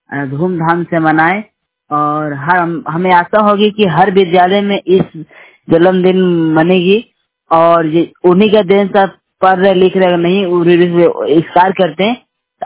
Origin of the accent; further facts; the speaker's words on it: Dhanbad, Jharkhand, India; मैं धनबाद के रहने वाला हूँ